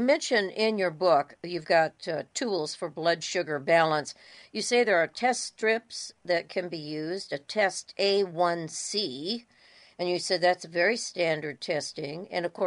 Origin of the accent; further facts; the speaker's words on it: California, United States; I'm from Southern California, and he asked me a question.